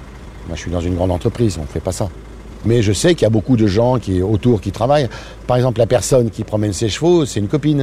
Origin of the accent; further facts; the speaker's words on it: Auvergne-Rhône-Alpes, France; je suis auvergnat d'origine, vous voyez que je suis assez loin du sujet.